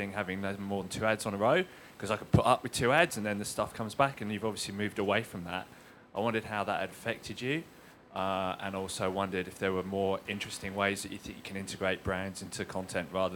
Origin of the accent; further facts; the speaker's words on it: United Kingdom; now in Australia; I grew up listening to BBC Radio in the UK with not one single ad on it. And when I came to Australia